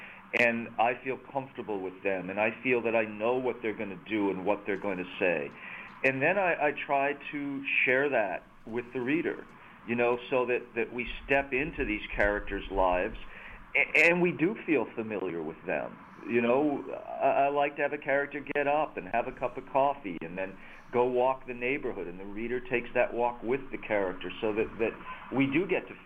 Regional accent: Staten Island, New York, United States; born there; You know, I was born on Staten Island in New York. This is a New York book. I've lived and worked in New York on and off my whole life.

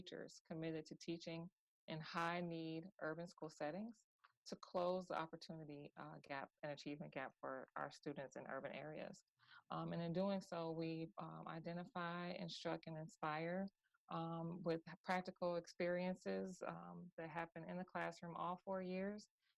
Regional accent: Chicago, Illinois, United States; I am from Chicago

